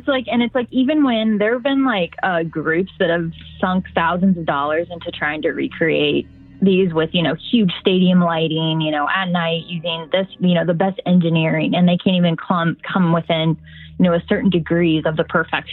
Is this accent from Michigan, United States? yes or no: no; Indiana, United States; I am from Indiana originally, so I grew up around crop fields and cornfields my whole life.